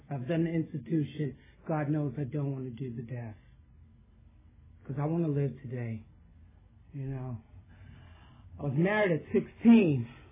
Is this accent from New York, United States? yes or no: yes; New York City, New York, United States; I'm from New York City, the Bronx. You know, all right, another New Yorker.